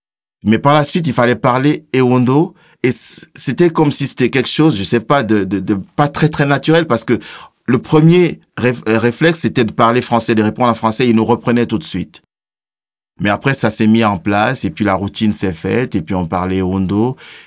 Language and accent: French; Cameroon; Moi, je viens du Cameroun.